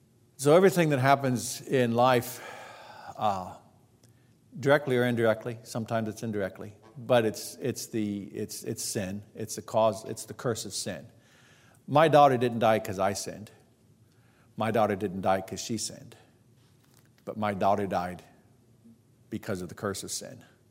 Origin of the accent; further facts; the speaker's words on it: Central African Republic; first language Sango; English is a second language; But I speak Sango. Sango is my national language, my first language, along with English.